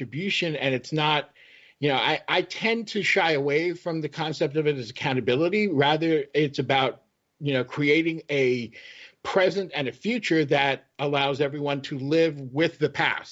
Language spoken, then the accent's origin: English; United States; as an American, that's what I can affect